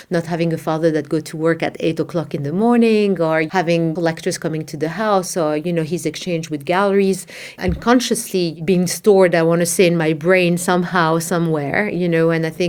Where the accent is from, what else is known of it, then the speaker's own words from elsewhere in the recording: Morocco; I think growing up in Morocco in the 70s, early 80s, there was no infrastructure for art and cultural platforms